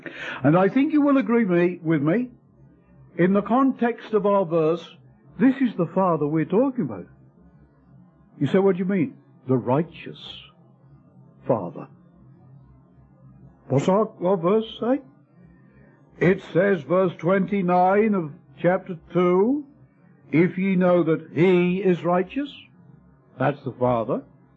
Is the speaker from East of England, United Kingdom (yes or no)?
yes; Ipswich, East of England, United Kingdom; One of the times I went down home to my hometown of Ipswich, I was going along the street